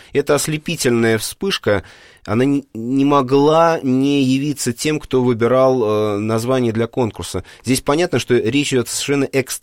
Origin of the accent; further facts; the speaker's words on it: Moscow, Russia; Я сам москвич, вы москвич, все мы москвичи